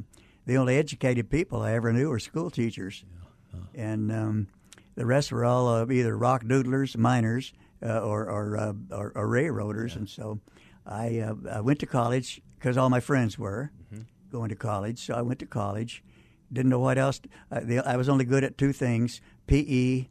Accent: Ash Fork, Arizona, United States; also born or lived in Tempe / Lehigh; Well, I was born in Tempe in 1939 on a farm, and lived for a while on a farm in Lehigh, and then my dad hired out for the railroad, so we moved to Ash Fork, Arizona, and that's where I grew up.

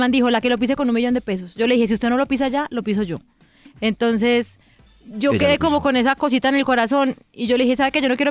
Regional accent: Medellín, Antioquia, Colombia; el parqueadero? En el Santa Fe. Y el señor, no, niña, aquí no se paga. Y yo, ay, verdad, esta es mi tierrita.

